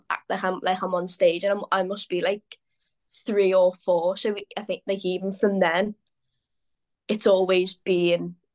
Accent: Liverpool, North West England, United Kingdom; born and bred in Liverpool. I've never lived anywhere else. Obviously, it is a very musical city, so you do grow up around that kind of culture.

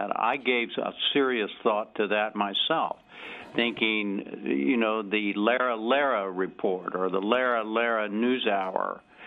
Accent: Texas, United States; also born or lived in Kansas; the fact that I was born in Kansas and grew up in Texas and you didn't is your problem, not mine.

